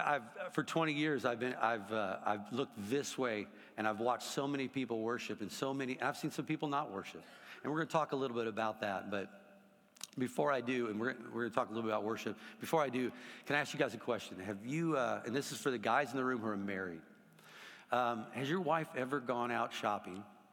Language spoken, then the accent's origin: English; Oklahoma City, Oklahoma, United States; I'm from Oklahoma City, so you've never heard of it. It's a small little, no. It's in Oklahoma.